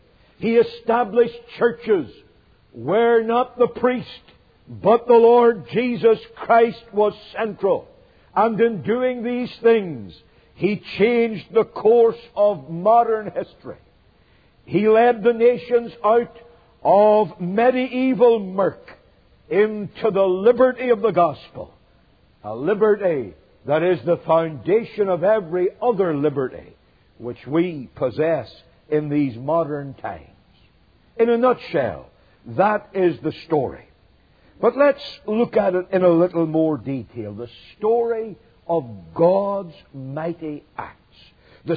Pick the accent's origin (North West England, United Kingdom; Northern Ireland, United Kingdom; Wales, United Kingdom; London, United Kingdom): Northern Ireland, United Kingdom; now in South Carolina, United States; I come from a country called Northern Ireland. You'll have noticed by my accent that I'm not really from South Carolina, though I try to sound like it